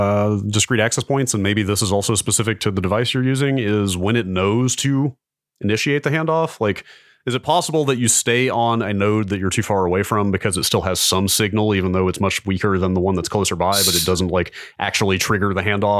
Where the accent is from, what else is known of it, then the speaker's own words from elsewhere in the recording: Canada; as one of the snow people known around the world as a Canadian